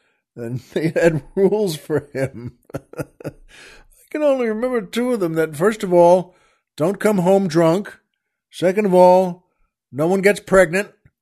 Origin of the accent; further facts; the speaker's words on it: New York, United States; This was from where I grew up on Long Island.